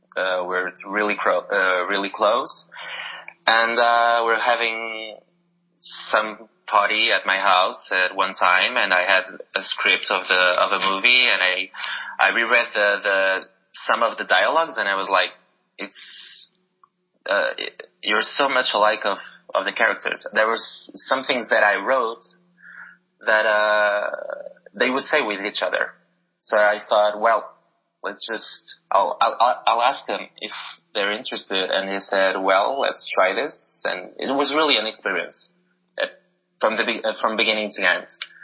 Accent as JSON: {"language": "English", "country": "Portugal", "tie": "born or raised there", "second_language": "English", "said": "It's weird, bro, because I grew up in Portugal. In Portugal, you watch movies with subtitles, every time."}